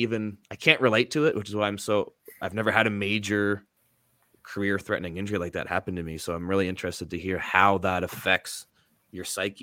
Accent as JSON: {"language": "English", "country": "Canada", "said": "So I can definitely relate to this as a Canadian."}